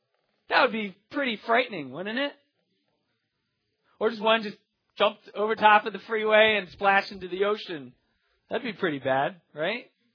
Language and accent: English; Philadelphia, Pennsylvania, United States; It's just growing up in Philadelphia is just kind of a something that you